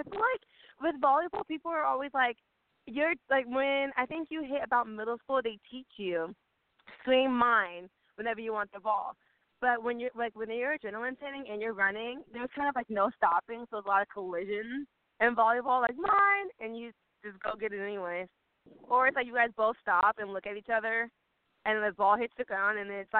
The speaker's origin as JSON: {"language": "English", "town": "Kansas City", "region": "Missouri", "country": "United States", "said": "she's from St. Louis, I'm from Kansas City."}